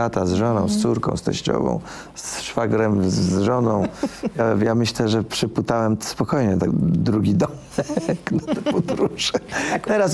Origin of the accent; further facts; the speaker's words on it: Opole, Opole Voivodeship, Poland; A 4 jeszcze śpiewam w moim kochanym Opolu, bo jestem opolaninem.